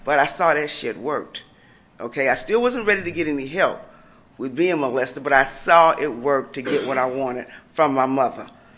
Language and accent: English; Wisconsin, United States; I'm from Wisconsin. So I went back home